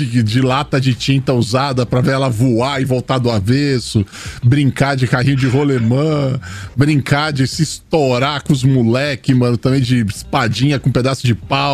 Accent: São Paulo, Brazil; born there; nasci em São Paulo, no centro de São Paulo, mas eu sempre visitava a casa da minha avó, que era na Freguesia do Ó.

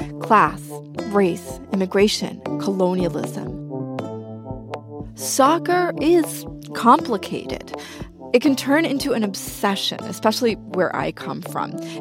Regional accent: Argentina; I'm also from Argentina

